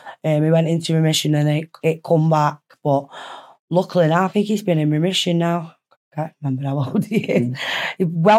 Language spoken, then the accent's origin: English; Dublin, Leinster, Ireland; moved away; also born or lived in Manchester; From Dublin. I was born in Dunleary in Dublin, May. Obviously in Ireland.